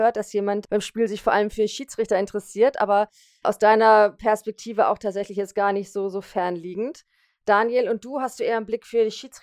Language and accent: German; Hamburg, Germany; Ich komme aus Hamburg